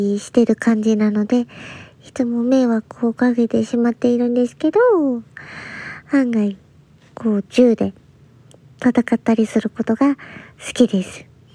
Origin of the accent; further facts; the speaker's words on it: Aichi, Japan; 出身地は愛知県です。